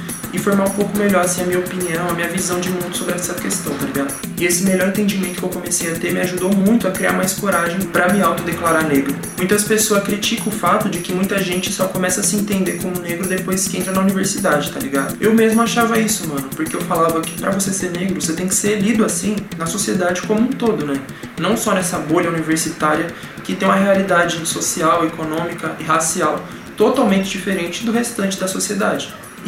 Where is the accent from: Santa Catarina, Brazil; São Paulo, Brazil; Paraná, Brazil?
São Paulo, Brazil; eu nasci e cresci na Brasilândia, um dos distritos com a maior quantidade de pessoas negras em São Paulo. Então eu cresci nessa realidade, onde a maioria das pessoas ao meu redor tinha a pele mais escura e eu tinha a pele mais clara.